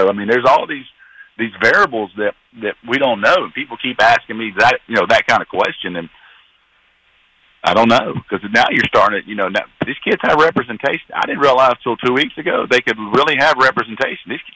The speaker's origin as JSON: {"language": "English", "town": "Rome", "region": "Georgia", "country": "United States", "tie": "born or raised there", "said": "So I talked to an FCS school Monday night here in my hometown in Rome, Georgia, at practice."}